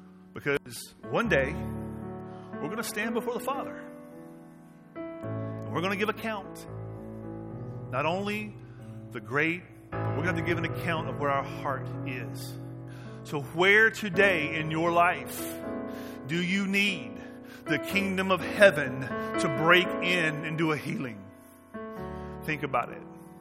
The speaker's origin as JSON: {"language": "English", "region": "Southern United States", "country": "United States", "tie": "born or raised there", "said": "I grew up in the South where it was very, very strong."}